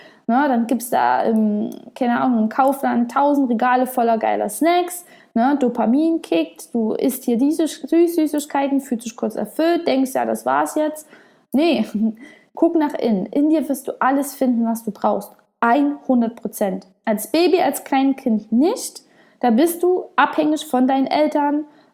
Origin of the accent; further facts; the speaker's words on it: Germany; now in Spain; Ich bin ja deutsch, ich bin in Deutschland aufgewachsen, aber ich bin dann eben ganz, ganz viel gereist, lebe jetzt auch in Spanien.